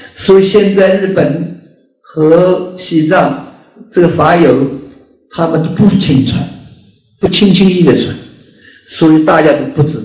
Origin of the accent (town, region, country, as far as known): China